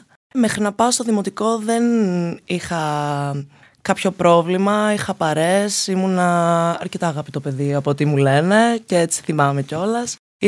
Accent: Thessaloniki, Central Macedonia, Greece; Γεννήθηκα στη Θεσσαλονίκη. Όταν συστήνομαι, όταν με ρωτάνε από πού είμαι, λέω είμαι Θεσσαλονικιά με Νιγηριανές νότες. Μεγάλωσα στη Θεσσαλονίκη με την οικογένειά μου από την πλευρά της μητέρας μου. Πήγα σχολείο στη Θεσσαλονίκη

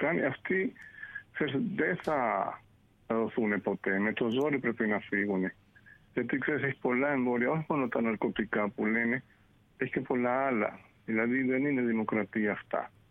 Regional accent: Greece; now in Venezuela; Ναι. Μεγάλωσα στην Ελλάδα. Πατέρας μου ήταν Έλληνας, πήρα την επικότητα.

